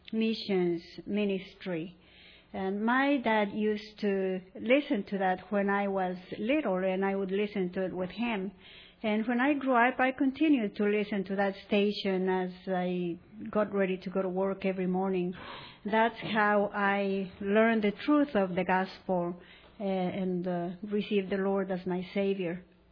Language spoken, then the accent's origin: English; Ecuador; I was born and raised in Ecuador. Ecuador is a Catholic country, so I went to Catholic school. I was raised as a Catholic.